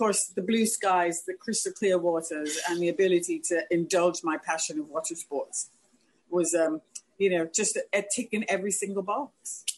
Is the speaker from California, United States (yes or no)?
yes; California, United States; moved away as an adult; also born or lived in Mexico; now in Antigua and Barbuda; Grew up in Southern California, which just added to that, then came to live here.